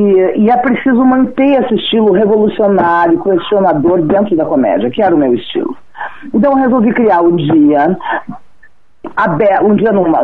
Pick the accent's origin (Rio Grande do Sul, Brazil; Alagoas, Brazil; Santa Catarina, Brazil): Rio Grande do Sul, Brazil; now in São Paulo, Brazil; eu sou gaúcha, né? Quando eu cheguei em São Paulo, eu comecei a trabalhar de garçonete